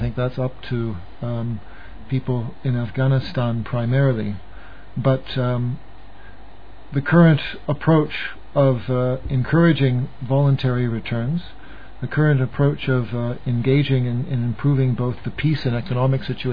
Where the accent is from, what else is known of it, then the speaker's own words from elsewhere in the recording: Canada; it's also countries like my home country, Canada